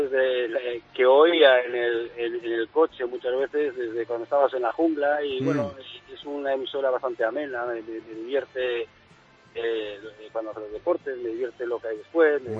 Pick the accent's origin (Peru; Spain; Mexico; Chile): Spain; Basque Country; now in Pontevedra, Spain; Muchos años de escolta, soy vasco